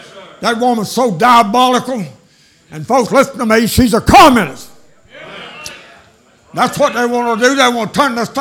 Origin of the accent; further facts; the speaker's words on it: Georgia, United States; now in Greenville, United States; I was born and raised in Fiat country. Down in South Georgia.